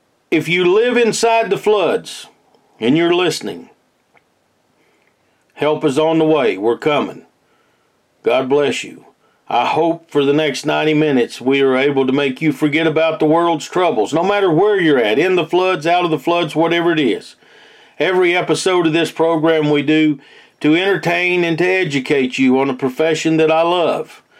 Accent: Appalachia, United States; Now we know how much is in front of us to rebuild. And that's what we're going to do because we're Appalachian strong. We're Appalachian proud.

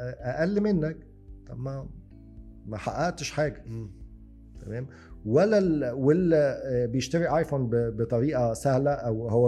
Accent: Egypt; عندنا في مصر في ناس عايشه باقساط فوق ال 50%

